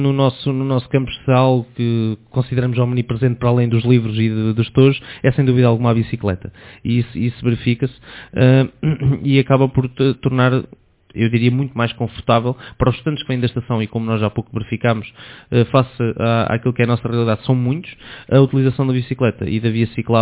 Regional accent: Nariz, Centro, Portugal; Eu neste momento, sou natural de Nariz, mas agora já estou a viver na cidade, vivo junto à periferia

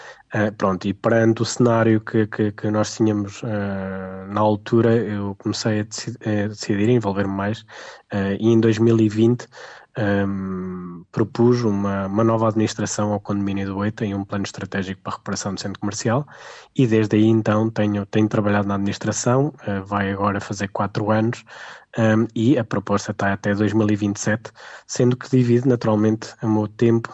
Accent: Aveiro, Portugal; Eu sou aveirense, sou nascido e criado em Aveiro desde muito novo, minha família também é de cá, estudei cá, pronto

